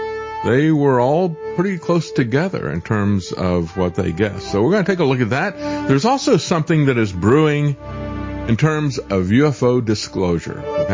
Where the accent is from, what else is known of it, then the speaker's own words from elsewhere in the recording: Florida, United States; I know from growing up in Florida that people whose parents came, you know, my generation, it was their parents who came out of Cuba